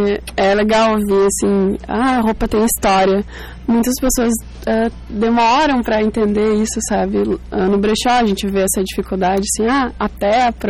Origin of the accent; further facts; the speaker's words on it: Venâncio Aires, Rio Grande do Sul, Brazil; Eu sou de natural de Venâncio Aires